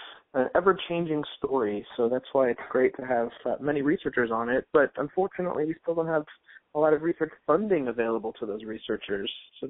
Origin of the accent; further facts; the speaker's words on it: Connecticut, United States; also born or lived in Manhattan, New York; I was born in Manhattan, and I grew up in Connecticut.